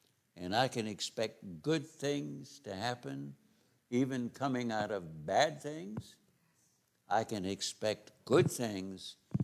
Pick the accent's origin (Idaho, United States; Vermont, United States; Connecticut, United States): Idaho, United States; Boise; Once again, we're just bumpkins from Boise.